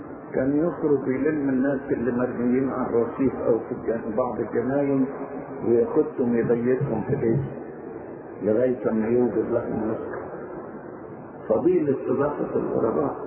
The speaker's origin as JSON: {"language": "Arabic", "country": "Egypt", "said": "وعندنا في مصر في برضه من هذا النوع"}